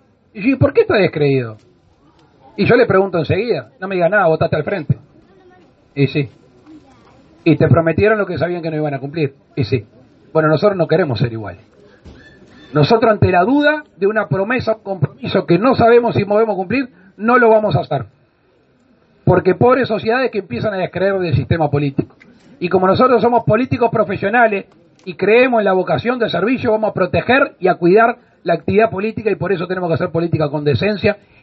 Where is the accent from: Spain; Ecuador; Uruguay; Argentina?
Uruguay; Todos nosotros, si somos uruguayos y pertenecemos acá y vivimos en este territorio